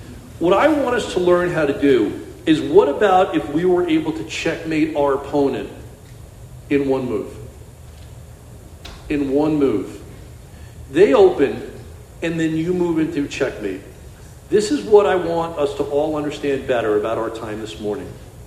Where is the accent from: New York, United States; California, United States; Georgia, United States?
New York, United States; Even though I'm from New York, I loved Lawrence Taylor